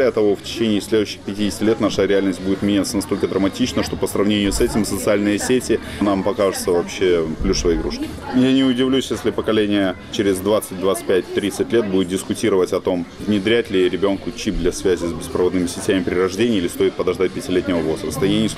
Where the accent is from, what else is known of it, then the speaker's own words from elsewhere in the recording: Simferopol, Crimea, Ukraine; мой регион, из которого я родом. Я из Симферополя, он стал первой жертвой этой войны